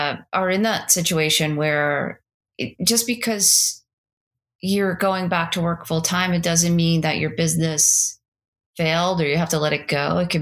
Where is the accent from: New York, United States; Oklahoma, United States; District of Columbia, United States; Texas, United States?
New York, United States; New York City; why I'm down here from New York City.